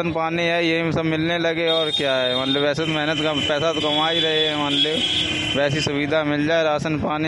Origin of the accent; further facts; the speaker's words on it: Uttar Pradesh, India; जिला औरैया।